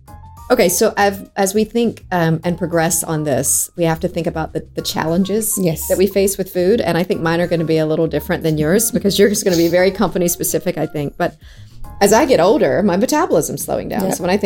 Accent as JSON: {"language": "English", "region": "the South", "country": "United States", "tie": "born or raised there", "said": "We're both American citizens, but we married in England. But the food that we served was from the South because we yeah. both grew up in the South of the US."}